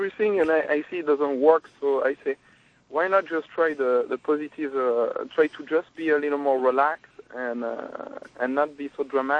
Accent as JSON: {"language": "English", "country": "France", "lives_now": "New York, United States", "said": "I'm French."}